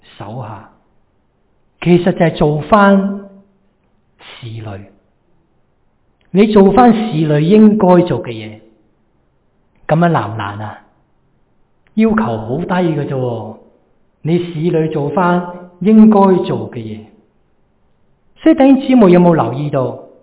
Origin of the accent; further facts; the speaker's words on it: China; 我们中国人好识讲的嘛